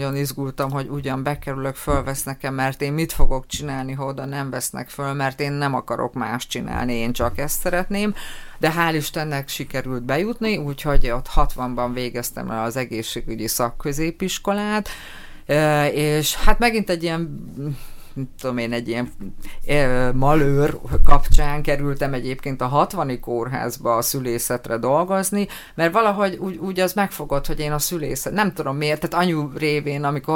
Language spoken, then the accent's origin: Hungarian; Atkár, Heves, Hungary; born or raised there; also born or lived in Gyöngyös